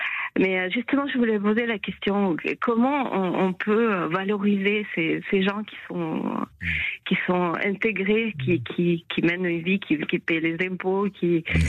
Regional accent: Russia; French is a second language; now in France; Ça fait 25 ans que j'habite en France, au Pays Basque. Je suis arrivée de Russie et donc j'ai une nationalité française en 2005.

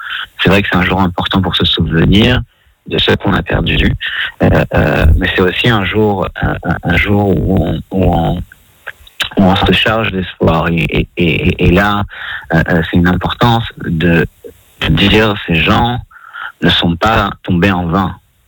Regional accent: Jerusalem, Jerusalem District, Israel; French is a second language; moi je viens de Ardona à Jérusalem

